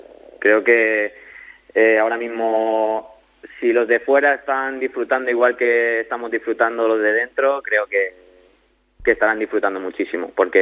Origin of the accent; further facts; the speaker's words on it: Region of Murcia, Spain; Bueno, él sigue ahí, en Murcia, en mi pueblo.